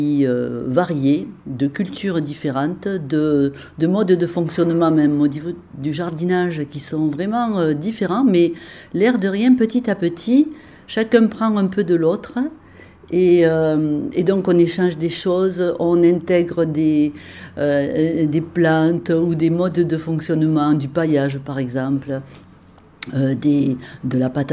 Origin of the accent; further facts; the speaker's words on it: Saint-Antonin-Noble-Val, Occitanie, France; j'habitais précédemment dans la région du Tarn-et-Garonne parce que j'ai passé toute mon enfance à Saint-Antonin-Noble-Val. J'ai passé mes études et mon baccalauréat à Montauban